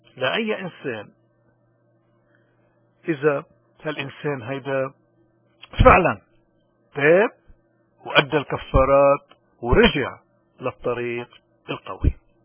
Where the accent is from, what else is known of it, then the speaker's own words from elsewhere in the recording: Lebanon; كلبنانيين نحن اليوم وبلدنا عم بمر بهالأزمات المتلاحقة